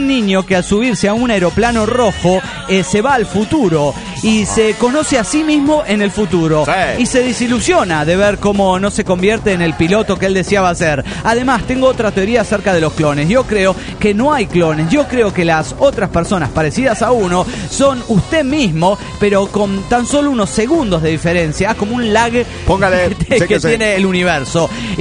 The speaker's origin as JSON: {"language": "Spanish", "region": "Cochabamba", "country": "Bolivia", "said": "de Cochabamba, Bolivia."}